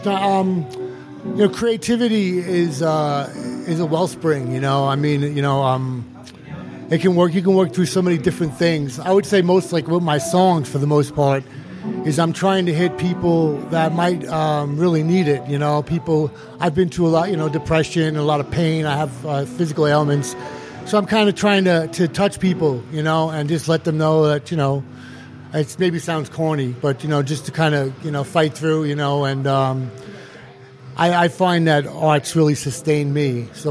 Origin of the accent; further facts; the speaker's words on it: New York, United States; also born or lived in New Jersey / Santa Fe; I'm from Long Island. I grew up in Nassau County, and grew up going to concerts at the Garden